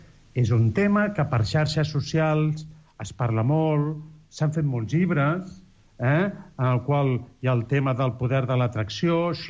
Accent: Barcelona, Catalonia, Spain; I això és la gent que som de Barcelona

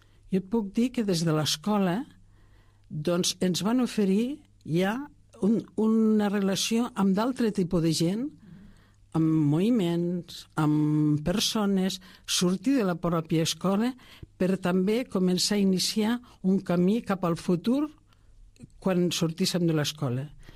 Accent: Tàrrega, Catalonia, Spain; born there; jo vaig néixer a Tàrrega, però per una casualitat la meva mare passava per allí i doncs vaig venir jo al món. Vaig néixer en el si d'una família senzilla i treballadora.

